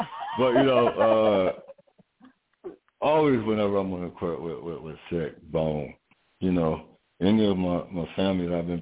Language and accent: English; West Coast, United States; but they was hating on me because I was from the West Coast.